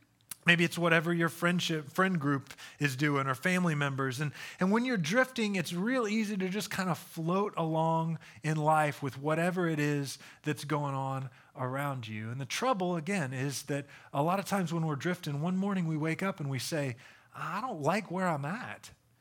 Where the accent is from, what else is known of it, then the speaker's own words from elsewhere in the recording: Indiana, United States; I grew up in Indiana, and everything's laid out in central Indiana on a grid, and there's cornfields on the side of every one.